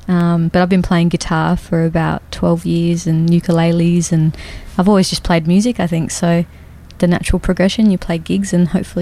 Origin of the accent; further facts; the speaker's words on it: Darwin, Northern Territory, Australia; I'm from Darwin in the Northern Territory, so it's very, very far north of Australia.